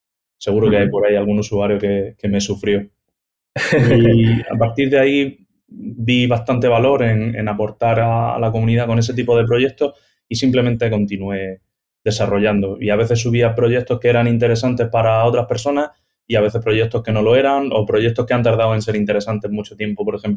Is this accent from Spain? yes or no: yes; Murcia, Region of Murcia, Spain; now in Madrid, Spain; Empecé en Murcia, mi tierra natal, hace ya bastante tiempo en una empresa muy pequeñita llamada Droiders, una consultora local. Luego me mudé a Madrid